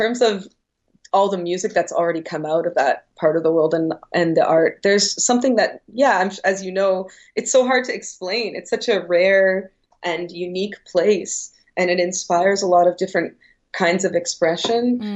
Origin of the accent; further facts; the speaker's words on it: Toronto, Ontario, Canada; now in Montreal, Canada; I grew up in Toronto and I live in Montreal now